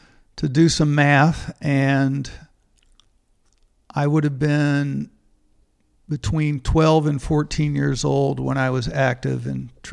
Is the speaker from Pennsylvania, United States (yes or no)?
no; Louisville, Kentucky, United States; when I tell them what it was like growing up in Louisville, Kentucky back in the 60s and 70s